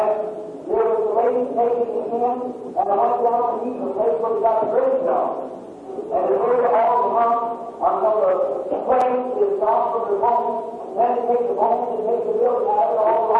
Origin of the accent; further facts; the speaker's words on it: Ireland; I'm an Irish person, my people, before we were all Catholic.